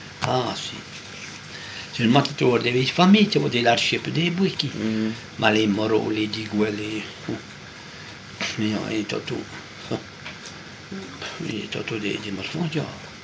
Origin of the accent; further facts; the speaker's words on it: Bourgogne-Franche-Comté, France; Je suis du Morvan.